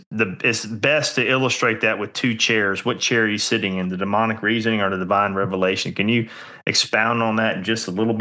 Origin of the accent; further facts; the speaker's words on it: Georgia, United States; I'm from South Georgia, so we used to do a thing called mud bogging